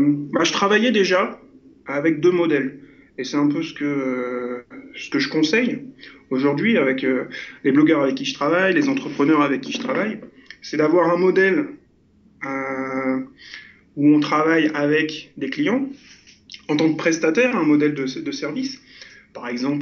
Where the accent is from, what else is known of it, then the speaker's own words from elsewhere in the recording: Lille, Hauts-de-France, France; je viens de Lille